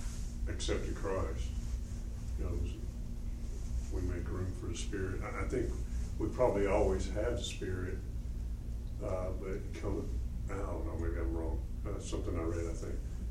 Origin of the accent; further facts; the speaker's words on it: Tennessee, United States; Well, I'm from East Tennessee, so I'm not sure it is.